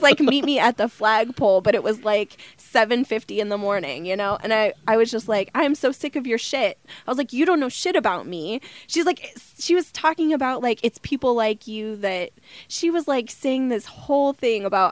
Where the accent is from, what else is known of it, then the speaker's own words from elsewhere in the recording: Omaha, Nebraska, United States; Born and raised. Where'd you grow up? I grew up on 46th and Harrison.